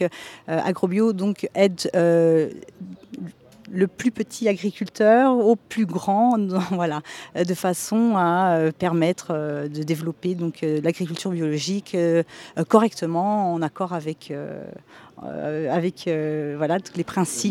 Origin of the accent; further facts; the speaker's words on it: Portugal; French is a second language; je viens du Portugal donc, à l'occasion du séminaire des biorégions en Europe.